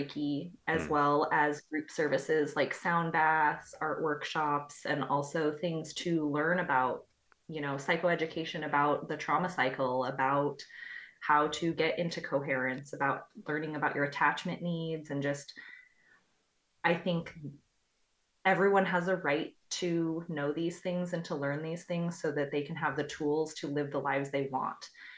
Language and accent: English; Hillyard, Washington, United States; I grew up in Hilliard. I went to Rogers. Hilliard is just, I love it. It's also one of the poorest communities in Washington